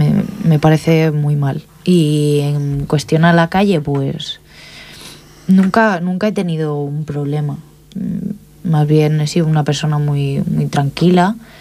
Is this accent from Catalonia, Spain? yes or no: yes; Pont de Vilomara, Catalonia, Spain; como era muy barrullera y muy así callejera del pueblo, del Pont de Vilomara, ni más ni menos